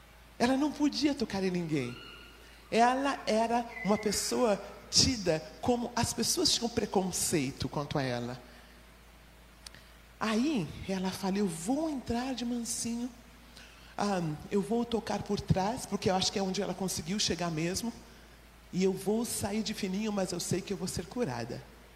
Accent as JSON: {"language": "Portuguese", "region": "São Paulo", "country": "Brazil", "said": "E eu vim de São Paulo, não conhecia muito disto."}